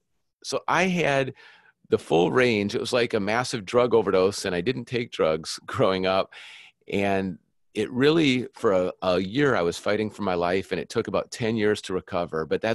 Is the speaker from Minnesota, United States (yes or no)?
yes; Minnesota, United States; Yeah, I grew up in Minnesota and I didn't grow up in a family where we ever read the Bible or go to church.